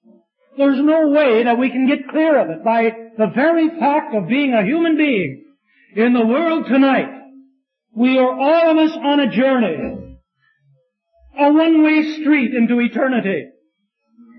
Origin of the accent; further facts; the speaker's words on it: United States; My family and I, just a week ago, yesterday, were traveling south from my hometown.